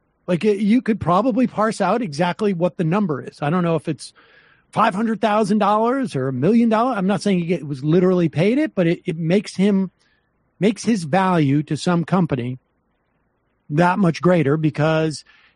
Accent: Canada; while I don't particularly object to it as a Canadian

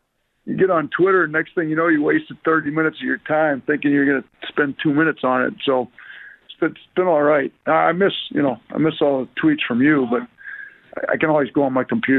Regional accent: Wisconsin, United States; also born or lived in Detroit / Buffalo; I grew up in Wisconsin, and Packers took a bad one yesterday, but then I lived in Detroit for 11 years, and I was in Buffalo for six, so first time in the South

